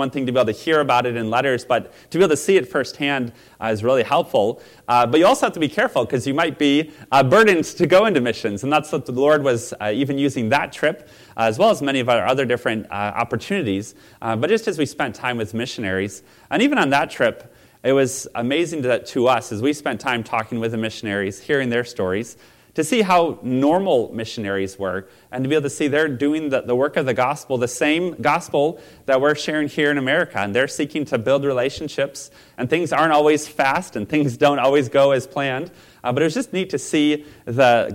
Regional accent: Watertown, Wisconsin, United States; I grew up in Watertown, Wisconsin, until 2004, where my dad was a youth pastor.

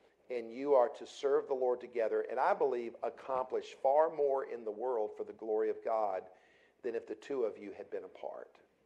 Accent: the South, United States; My wife and I come from the South.

